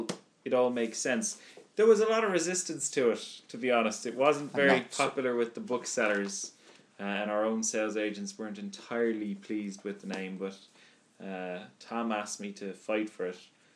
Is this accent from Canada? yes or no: no; Cork, Munster, Ireland; now in Dublin, Ireland; my hometown.